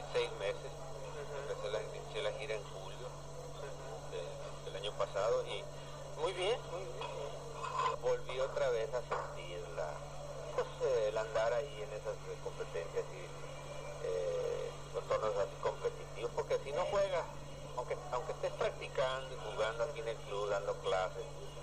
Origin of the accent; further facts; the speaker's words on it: Tijuana, Baja California, Mexico; Yo soy nativo de Tijuana, yo nací aquí en el agua caliente, en la polla. Junio, 14 de junio del 46.